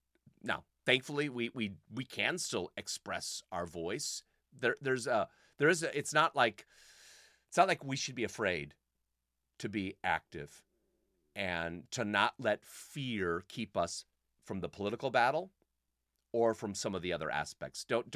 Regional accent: Illinois, United States; I was born and bred in Illinois. The Lord has kept me here for one reason or another.

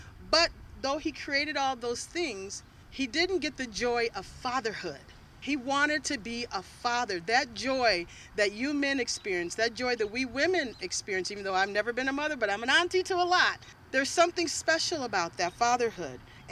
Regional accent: Wheaton, Illinois, United States; I grew up in Wheaton, so Aurora is a part of my area where I grew up in. I was raised by a single mother, six kids.

